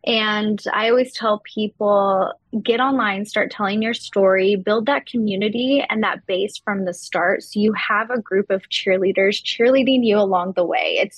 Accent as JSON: {"language": "English", "region": "Texas", "country": "United States", "tie": "born or raised there", "said": "I grew up in Texas. I used to spend my summers going to Sonic"}